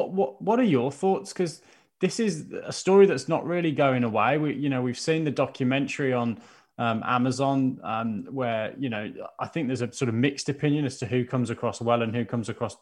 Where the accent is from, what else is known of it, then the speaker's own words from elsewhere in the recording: Birmingham, West Midlands, United Kingdom; but I'll be rooting for my hometown Birmingham boys.